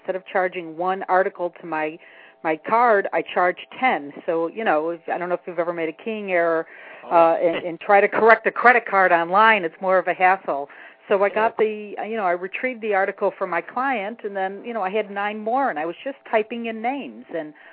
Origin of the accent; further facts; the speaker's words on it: Syracuse, New York, United States; now in Massachusetts, United States; But as I said, I grew up in Syracuse, New York. I now live in Massachusetts.